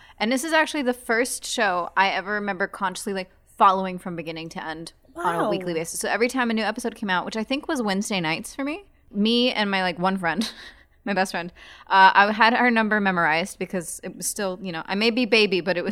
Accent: Germany; Yeah, I was 11. So the thing is, I had to put 2006 because I grew up in Germany.

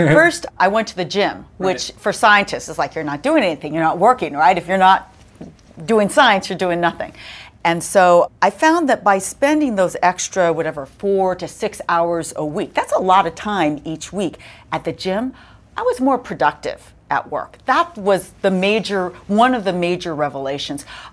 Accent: California, United States; I'm from California anyway, so I knew how to do that.

